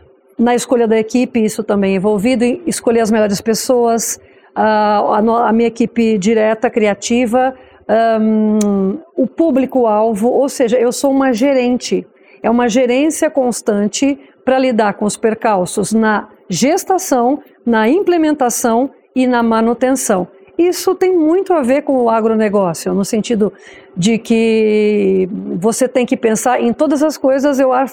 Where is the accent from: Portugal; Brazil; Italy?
Brazil; Gastão Vidigal, São Paulo; Sou originária do interior de São Paulo, região noroeste paulista, Gastão Vidigal, grande metrópole. Sou descendente de espanhóis, cresci no campo